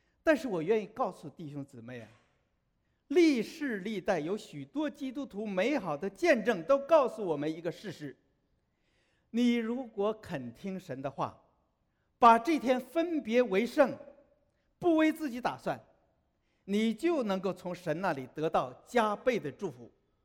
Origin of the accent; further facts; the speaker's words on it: China; 我们从大陆来都知道的